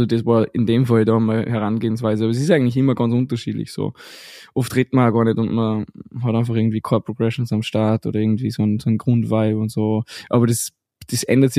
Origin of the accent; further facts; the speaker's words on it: Salzburg, Austria; born there; Ich bin gebürtiger Salzburger, auch unterwegs als DJ und Musikproduzent.